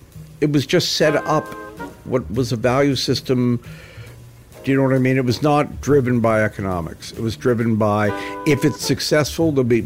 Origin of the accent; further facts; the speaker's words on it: Canada; growing up in Canada